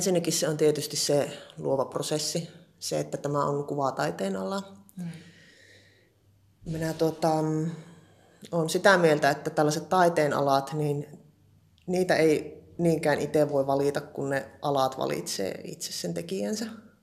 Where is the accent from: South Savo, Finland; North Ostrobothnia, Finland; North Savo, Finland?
North Savo, Finland; Kuopio; born there; Ja näin sitten lopulta työllistyin Kuopioon, josta olen itse syntyjäni lähtöisin.